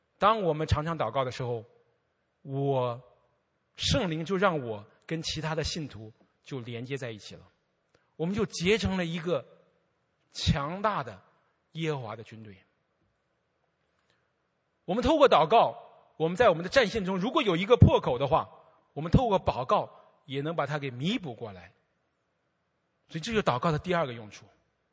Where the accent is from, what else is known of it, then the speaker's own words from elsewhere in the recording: China; 你知道，我们中国人好像当年雅典的知识分子，我们对知识有很多的追求。